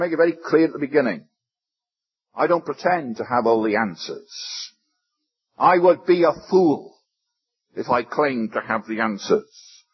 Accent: Wales, United Kingdom; I come from Wales.

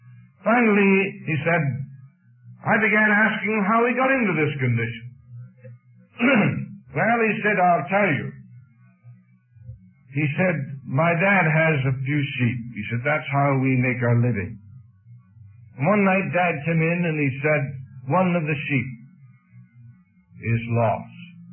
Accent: Canada; a little town near my hometown in Canada.

